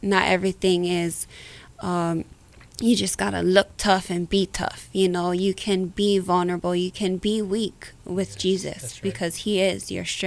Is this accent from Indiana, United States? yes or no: no; Waianae, Hawaii, United States; Oh, it's hardcore out there, I tell you.